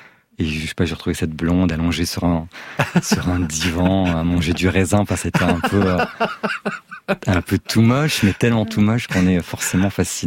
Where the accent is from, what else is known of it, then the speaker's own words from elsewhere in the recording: Belgium; j'étais chez moi en Belgique et je décroche jamais le téléphone.